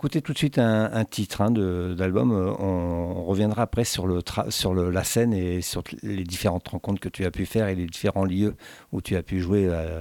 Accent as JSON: {"language": "French", "region": "Île-de-France", "country": "France", "said": "quand on me dit que je suis parisien, ça s'entend un petit peu. Je dis, non, moi, je suis pas parisien, je suis banlieusard."}